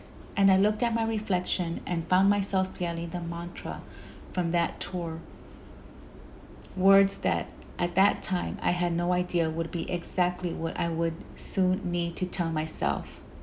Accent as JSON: {"language": "English", "region": "the South", "country": "United States", "said": "Somehow, maybe because I'm from the South, I became obsessed with taking a trip to Charleston, South Carolina."}